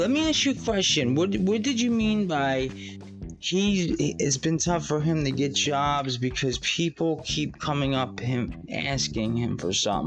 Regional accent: Philadelphia, Pennsylvania, United States; I'm from Philly.

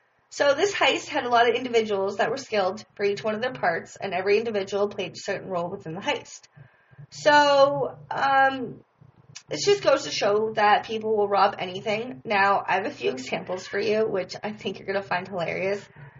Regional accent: Ontario, Canada; So, I'm actually from Ontario, and I didn't even know about this case, even though I live in Canada

